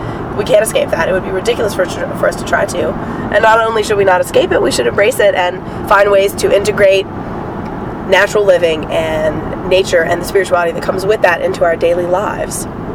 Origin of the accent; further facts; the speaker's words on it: North Carolina, United States; and I grew up in North Carolina and went to a school in one of the larger cities in North Carolina, that's Greensboro, which is about an hour away from where we live now.